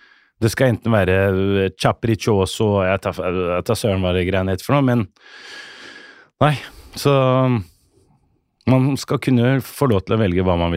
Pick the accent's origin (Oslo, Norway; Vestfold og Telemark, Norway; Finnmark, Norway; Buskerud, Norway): Oslo, Norway; Også det som kid vokste jeg på Bøhler, I tøft miljø.